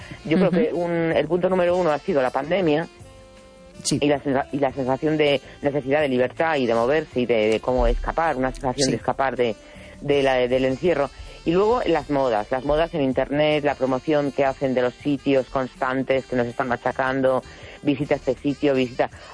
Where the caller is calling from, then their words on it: A Coruña, Galicia, Spain; de La Coruña.